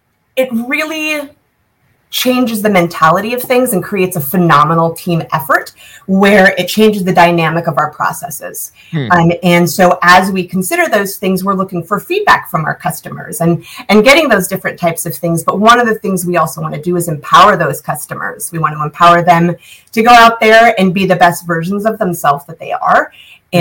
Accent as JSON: {"language": "English", "region": "California", "country": "United States", "said": "I am from California originally"}